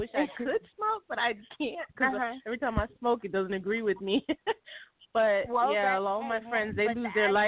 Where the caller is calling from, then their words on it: Miami, Florida, United States; I'm from Tampa, and I live in Tampa.